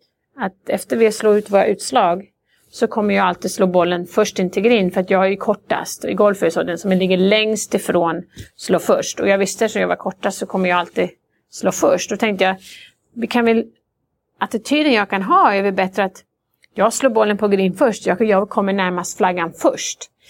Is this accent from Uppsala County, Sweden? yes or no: no; Borås, Västra Götaland County, Sweden; Jag tränade med killarna, jag växte upp på Borås.